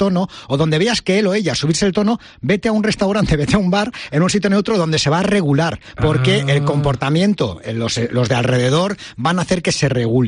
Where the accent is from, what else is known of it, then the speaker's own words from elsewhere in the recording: United Kingdom; Spanish is a second language; pero claro, sí, yo soy británico, sí.